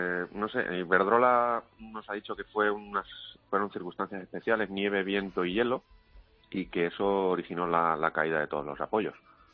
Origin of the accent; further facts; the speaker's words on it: Fuenterrobles, Valencian Community, Spain; Pues en Fuenterrobles, en mi pueblo.